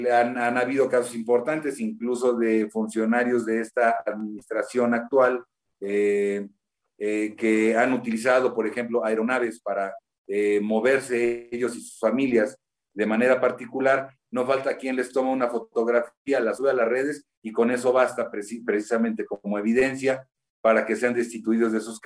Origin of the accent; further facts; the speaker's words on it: Mexico; si nosotros como mexicanos nos acoplamos a la corrupción, pues evidentemente no va a haber progreso